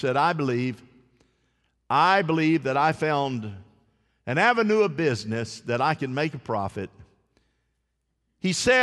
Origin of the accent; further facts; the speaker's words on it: Winter Haven, Florida, United States; I'm from Winter Haven. I know right where it's at.